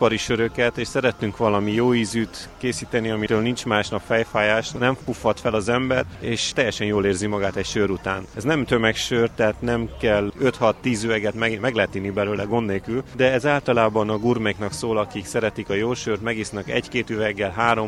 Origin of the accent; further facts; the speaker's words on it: Cluj-Napoca, Cluj County, Romania; és Kolozsvárról jöttem.